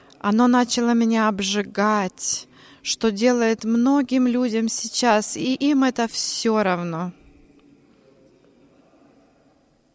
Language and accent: Russian; Bucharest, Romania; born there; Russian is a second language; Я родился в Бухаресте, в христианской семье.